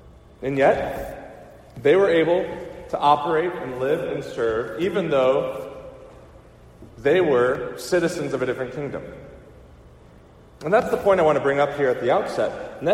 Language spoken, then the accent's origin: English; Detroit, Michigan, United States; I grew up in the Detroit area, and an ordinance was passed.